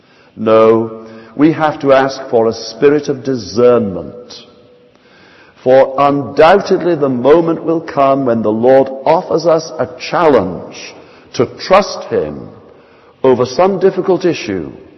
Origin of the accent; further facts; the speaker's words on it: Arbroath, Scotland, United Kingdom; When I was in my teens growing up in Arbroath, a large group of young people attended the town mission there on a Saturday night for the tea meeting.